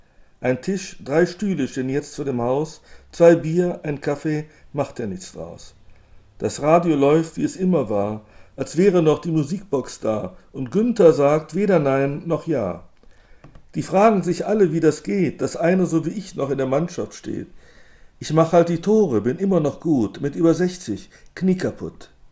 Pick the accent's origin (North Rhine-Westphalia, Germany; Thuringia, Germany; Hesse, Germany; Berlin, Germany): North Rhine-Westphalia, Germany; das ist in meinem Fall der Niederrhein, wo ich groß geworden bin